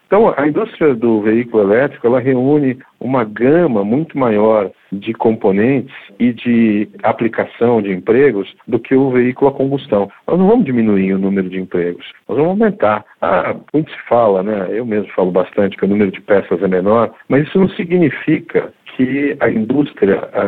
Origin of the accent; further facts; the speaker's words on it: Brazil; Mas nós, como brasileiros, a gente falhou nesse programa violentamente.